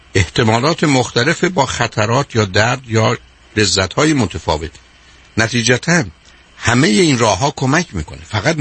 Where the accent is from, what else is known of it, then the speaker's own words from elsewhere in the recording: Iran; born there; first language Persian; من در ایران متولد شدم، خانواده من ایرانی بودن، فارسی حرف زدن.